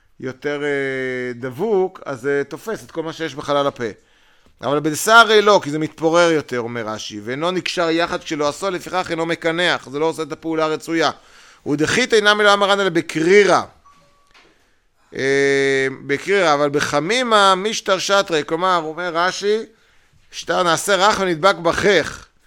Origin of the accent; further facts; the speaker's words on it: Netherlands; אני הולנדי, אני מהבית הולנדי.